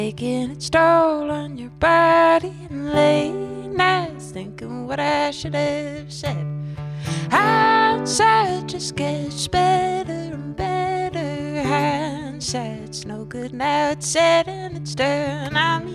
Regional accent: Connacht, Ireland; I'm from East Galway, Killarney specifically.

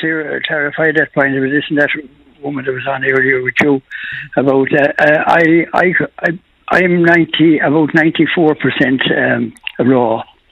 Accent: Ballinasloe, Connacht, Ireland; born there; where I was born in Ballinasloe.

